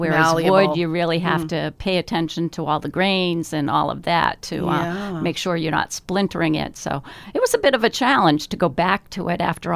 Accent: Westwood, Massachusetts, United States; I grew up in Westwood.

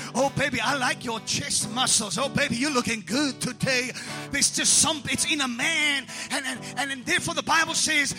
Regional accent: Port Elizabeth, Eastern Cape, South Africa; now in -; Kataza is tormenting. That's a Port Elizabeth word. I come from Port Elizabeth.

